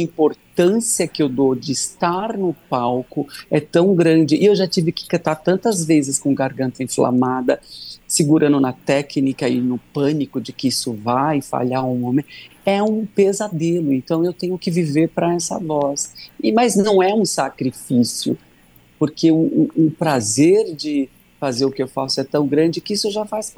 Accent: São Paulo, Brazil; born there; eu nasci aqui na selva, aqui em São Paulo

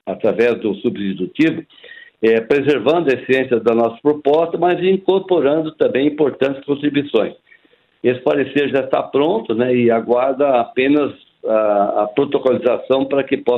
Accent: Foz do Iguaçu, Paraná, Brazil; Eu sou natural de Foz do Iguaçu

